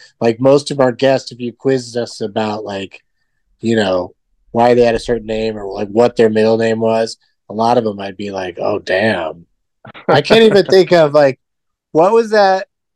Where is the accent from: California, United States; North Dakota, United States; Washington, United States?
California, United States; San Diego; And to make it matters worse, I'm from San Diego.